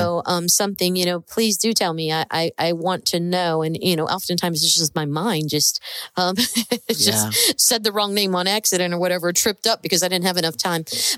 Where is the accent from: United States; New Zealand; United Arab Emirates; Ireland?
United States; Ohio; I was born and raised in Ohio and, didn't speak Spanish for a while, right?